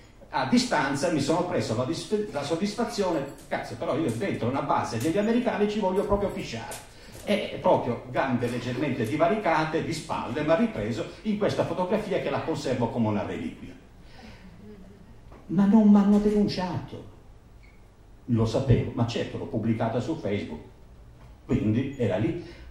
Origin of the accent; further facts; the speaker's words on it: Marino, Lazio, Italy; io sono di Marino perché ci sentiamo